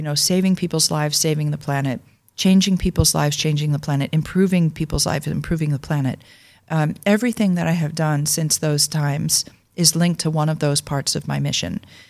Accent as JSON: {"language": "English", "town": "Melbourne", "region": "Victoria", "country": "Australia", "tie": "born or raised there", "said": "And I grew up in Australia. I spent many years as a young girl living in Melbourne with my family."}